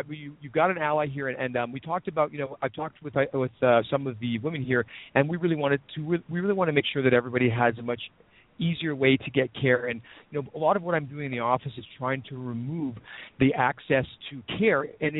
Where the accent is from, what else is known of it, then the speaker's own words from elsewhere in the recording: Canada; I'm a dentist from Canada